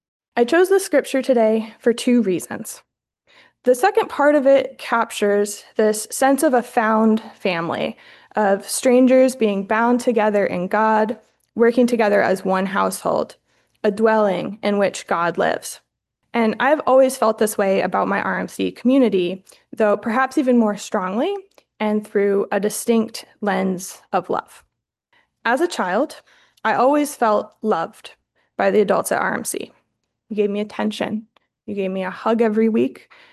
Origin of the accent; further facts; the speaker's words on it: Apex, North Carolina, United States; And I grew up in Apex, so we very rarely came into Raleigh.